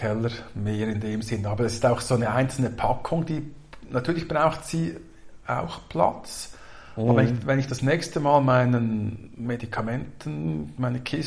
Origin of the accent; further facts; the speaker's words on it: Switzerland; Ja, also bei uns in der Schweiz müssen die speziell entsorgt werden.